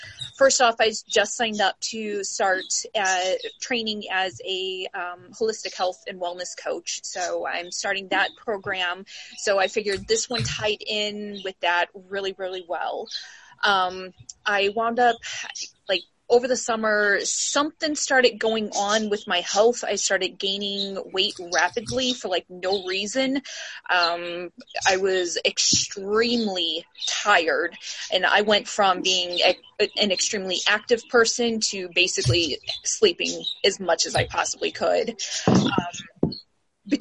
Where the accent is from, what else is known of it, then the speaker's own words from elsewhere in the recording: St. Louis, Missouri, United States; Well, I'm 38. I'm from St. Louis, Missouri